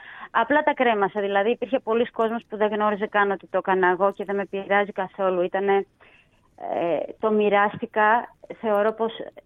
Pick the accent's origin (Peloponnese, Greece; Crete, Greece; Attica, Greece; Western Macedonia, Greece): Peloponnese, Greece; Nafplio; Εννοείται θα πάει στην πόλη μου, στον Ναύπλιο